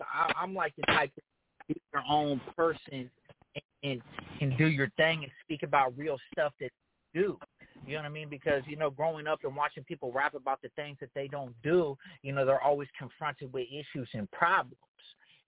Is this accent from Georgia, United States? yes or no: no; Chicago, Illinois, United States; now in Portland, United States; Man, I'm from Portland, Oregon, originally from Chicago.